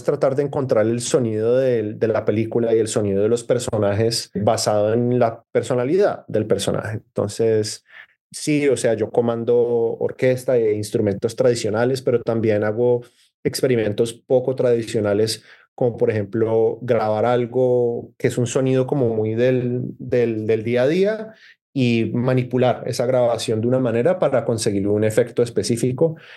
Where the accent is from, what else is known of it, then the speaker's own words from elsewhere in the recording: Colombia; now in Canada; Yo soy un inmigrante colombiano en Canadá.